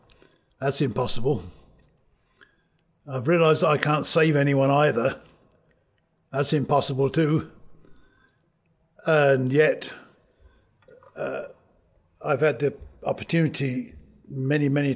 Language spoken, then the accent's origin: English; England, United Kingdom; Being English, I have a very strange mind.